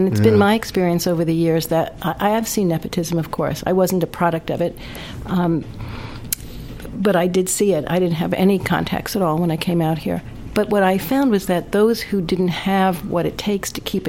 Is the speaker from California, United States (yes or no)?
no; New York, United States; I didn't know that development executives existed when I was a little kid, especially growing up in New York.